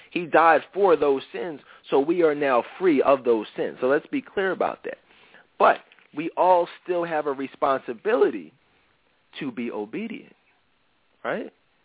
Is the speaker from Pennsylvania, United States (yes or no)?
yes; Philadelphia, Pennsylvania, United States; Cool, Philly, my hometown.